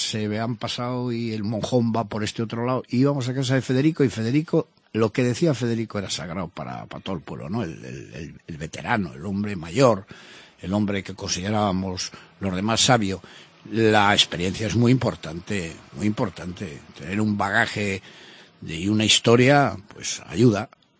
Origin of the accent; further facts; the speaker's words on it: Salceda, Cantabria, Spain; Yo recuerdo en mi pueblo, y en todos los pueblos de Cantabria, seguro que el que me escuche, cuando no había ni notarios, ni había abogados, estoy hablando de los años 50